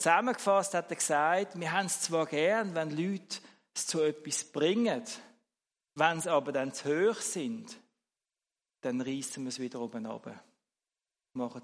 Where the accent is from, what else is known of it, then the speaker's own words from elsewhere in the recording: Switzerland; Wir haben aber auch eine Geschichte natürlich als Schweizer, oder?